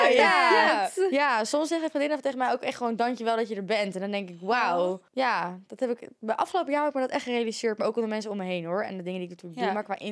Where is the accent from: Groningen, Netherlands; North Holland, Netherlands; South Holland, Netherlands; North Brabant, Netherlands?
North Brabant, Netherlands; accent: Brabant; Ik ben een Brabander, hè? Ik ken geen Engels.